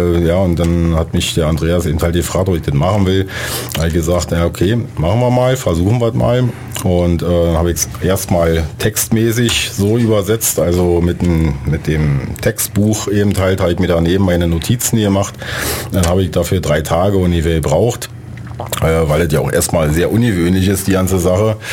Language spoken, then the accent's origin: German; Berlin, Germany; born there; da ich ja gebürtiger Berliner bin